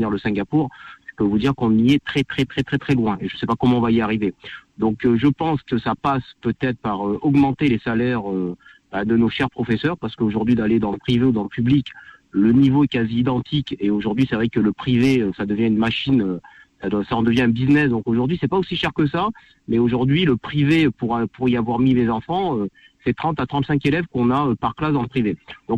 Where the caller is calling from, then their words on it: Le Plessis-Robinson, Île-de-France, France; Je suis du Plessis.